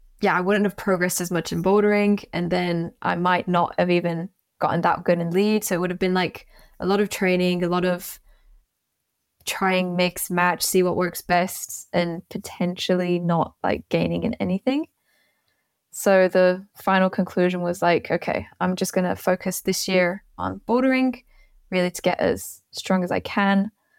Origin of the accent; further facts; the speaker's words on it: Switzerland; also born or lived in England / Singapore; I mean, I was born in Switzerland, and then around 3, I moved to England, so I wasn't climbing at that time, and then came back to Switzerland, but in the French part, and then moved to Singapore